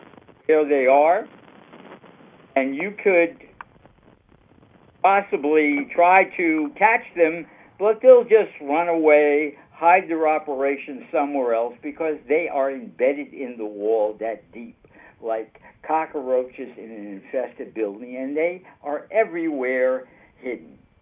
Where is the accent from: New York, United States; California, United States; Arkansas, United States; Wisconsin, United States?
New York, United States; I'm sure I'm from New York